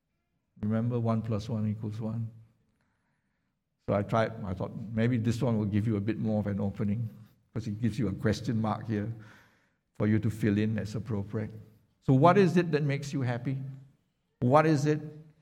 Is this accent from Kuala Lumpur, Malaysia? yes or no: yes; Kuala Lumpur, Malaysia; when I was growing up in Kuala Lumpur